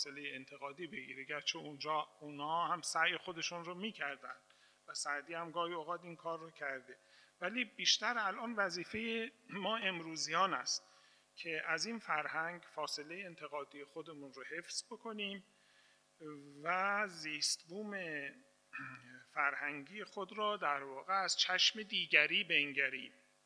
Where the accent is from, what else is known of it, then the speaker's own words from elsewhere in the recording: Iran; منم هم ایرانی هستم، هم زبانم فارسی است، هم فرهنگم ایرانی است، خیلی هم بهش افتخار میکنم